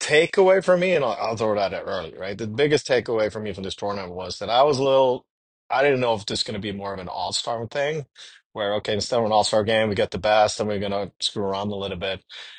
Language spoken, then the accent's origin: English; Sweden; It's my family's from Finland. I grew up in Sweden.